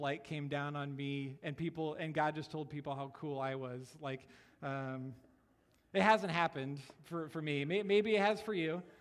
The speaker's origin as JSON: {"language": "English", "region": "Iowa", "country": "United States", "tie": "born or raised there", "said": "I didn't grow up on a farm in Iowa, but I grew up in Iowa in the middle of nowhere"}